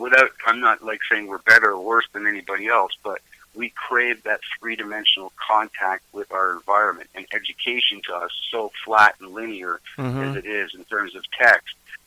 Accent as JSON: {"language": "English", "town": "Markham", "region": "Ontario", "country": "Canada", "tie": "born or raised there", "lives_now": "Melancthon, Canada", "said": "I grew up in Markham. I was sort of born, bred, hatched, raised, incubated, however you want to look at it, and made the transition up here about 14 years ago. Just because I grew up in a rural farming community"}